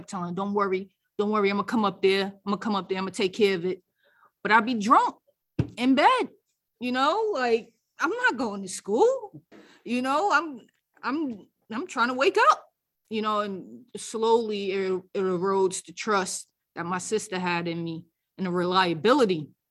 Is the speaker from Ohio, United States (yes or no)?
no; New York City, New York, United States; I'm from New York. I'll be on 42nd Street playing in the Toys R Us out there, walking past TRL.